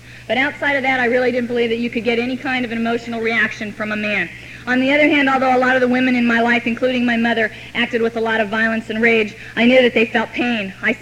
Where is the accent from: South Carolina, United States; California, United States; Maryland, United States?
California, United States; Los Angeles; I grew up in Venice, and for those of you who don't know, it's a beach town in Los Angeles.